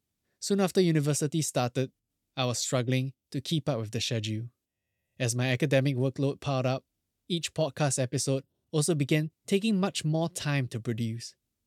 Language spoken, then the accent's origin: English; Singapore; Despite being Singaporean myself, I did not know much about our history apart from the national narrative touted by the government.